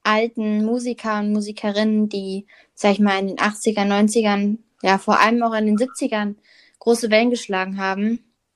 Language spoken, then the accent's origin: German; Germany; born there; ich bin nämlich Kroatin, also ich wurde hier in Deutschland geboren, aber meine beiden Eltern kommen daher.